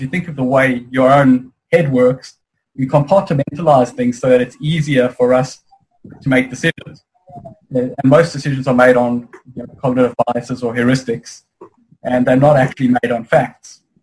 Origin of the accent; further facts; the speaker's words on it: South Africa; growing up in South Africa, and I've worked in 17 countries so far